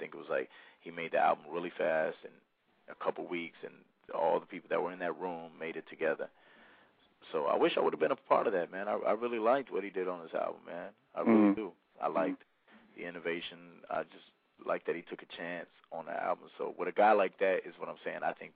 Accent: Dallas, Texas, United States; From Texas, you know, it's getting better. Dallas, I'm from Dallas. I live in Dallas also, and Dallas music is really starting to pop off.

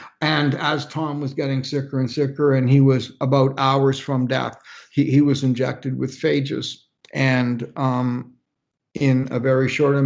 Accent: Canada; from my perspective as a Canadian, we're all best friends, so.

